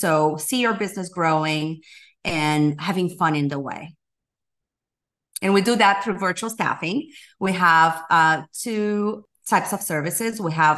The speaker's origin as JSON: {"language": "English", "country": "Brazil", "second_language": "English", "said": "So I'm from Brazil. I was raised at a family, very religious and traditional family."}